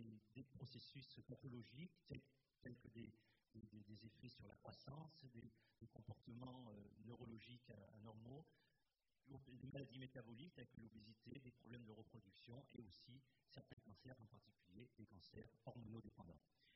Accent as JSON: {"language": "French", "town": "Marseille", "region": "Provence-Alpes-Côte d'Azur", "country": "France", "said": "Je suis marseillais, pourtant."}